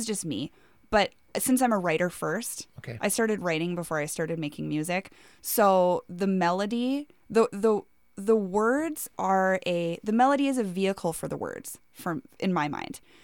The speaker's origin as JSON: {"language": "English", "region": "North Dakota", "country": "United States", "tie": "born or raised there", "moved": "as an adult", "lives_now": "Minneapolis, United States", "said": "the big city of Minneapolis was shining bright, you know, when I was growing up in North Dakota. And yeah, I came here in 2012 and I started going to the U"}